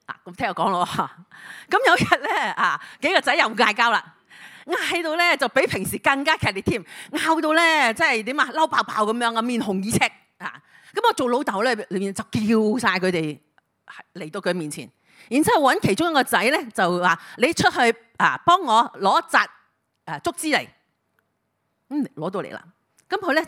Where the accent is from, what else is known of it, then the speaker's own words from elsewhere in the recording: China; 咁所以呢我哋中國人傳統裏邊咧，都係希望生好多好多個嚇。